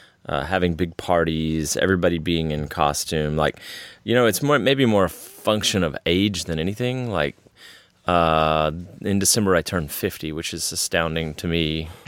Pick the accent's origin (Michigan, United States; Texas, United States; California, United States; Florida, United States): Texas, United States; You know, growing up in Texas, my family spent half their time on the Gulf Coast because that's where one part was from, and half the time in Central Texas